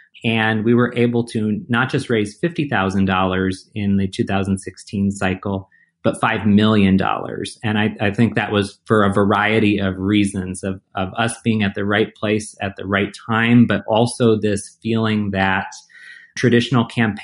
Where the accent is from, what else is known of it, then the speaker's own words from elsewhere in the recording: Michigan, United States; When I was a student growing up in Michigan, I was always in the Jennifer Granholm campaign office, our first female governor in Michigan